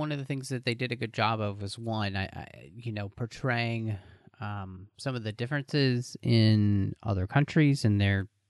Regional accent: Texas, United States; growing up in Texas, you know, in a place that's full of people from all across the world and from, you know, like South America and stuff

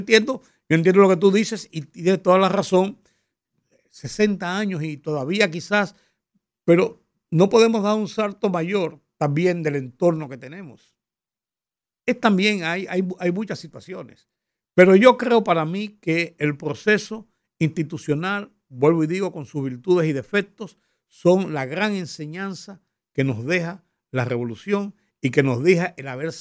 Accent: Dominican Republic; abrió el camino para que nosotros entendiéramos como dominicanos dos cosas

